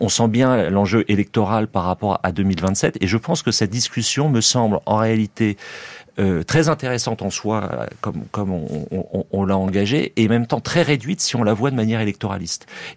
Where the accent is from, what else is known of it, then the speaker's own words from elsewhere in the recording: France; also born or lived in Russia / United Kingdom; Je pense qu'on comprend qu'on est français quand on vit à l'étranger. C'est mon cas avec notamment long séjour en Russie ou au Royaume-Uni